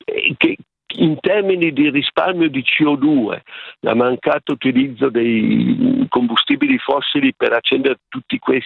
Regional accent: Milan, Lombardy, Italy; sono di Milano.

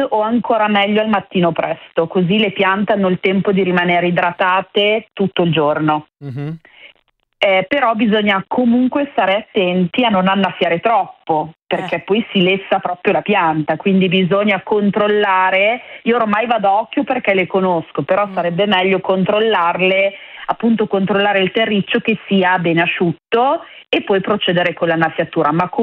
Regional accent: Parma, Emilia-Romagna, Italy

